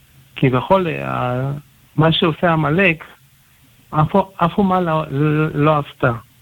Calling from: Jerusalem, Jerusalem District, Israel

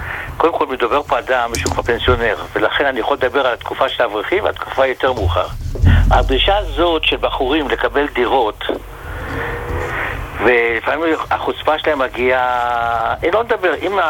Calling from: Bnei Brak, Tel Aviv District, Israel

